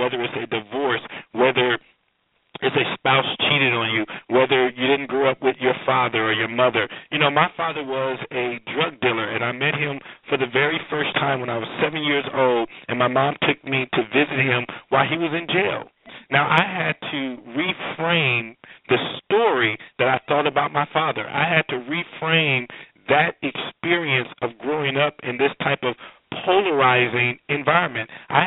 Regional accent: Compton, California, United States; And obviously growing up in Compton, California, at a time where Compton was said to be the worst city in America.

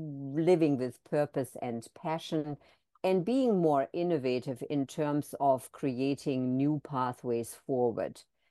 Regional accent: Germany; English is a second language; moved away as an adult; also born or lived in United Kingdom / Canada; now in United States; I am originally from Germany, grew up in Germany, and then my husband and I spent 10 years in the UK and 10 years in Canada before we came to the United States. So I picked up a little bit of all the accents

